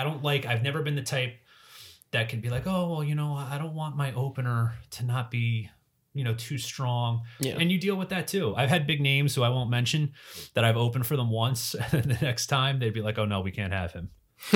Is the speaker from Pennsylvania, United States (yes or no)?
no; New Jersey, United States; I go, hey man, I'm from New Jersey. I didn't know how to work the machine.